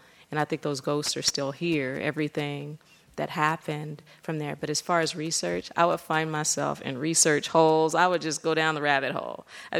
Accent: Los Angeles, California, United States; born there; So I was born in Los Angeles, but all my family is from Tallahassee, Alabama, which is one of the settings of this novel.

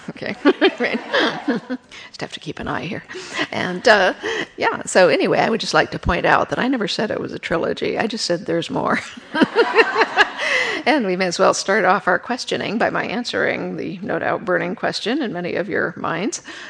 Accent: United States; being an American

